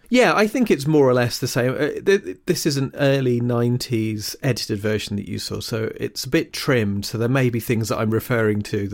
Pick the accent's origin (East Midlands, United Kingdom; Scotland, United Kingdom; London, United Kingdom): East Midlands, United Kingdom; accent: Lincolnshire; Talking with my little Lincolnshire accent.